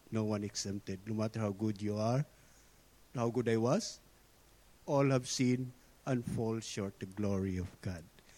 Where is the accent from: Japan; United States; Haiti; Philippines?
Philippines; now in Australia; So I came from the Philippines. So we moved here in Australia in year 2008. So when I was in the Philippines, I grew up like a religious boy